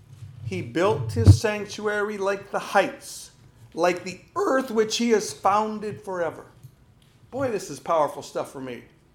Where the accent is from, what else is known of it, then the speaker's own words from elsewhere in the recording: Montana, United States; You know, I grew up in Montana, and I grew up loving the mountains, loving the river bottoms, loving God's creation.